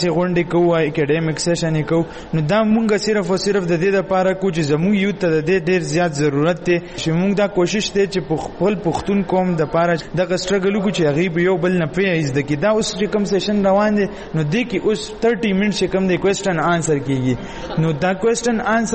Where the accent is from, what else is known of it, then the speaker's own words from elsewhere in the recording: Peshawar, Khyber Pakhtunkhwa, Pakistan; زه ایف سی کالج کې سبق ویم لاهور کې د پولیټیکل ساينس سټوډنټ یم د ایم فیل او زه د پېښور اوسیدونکی یم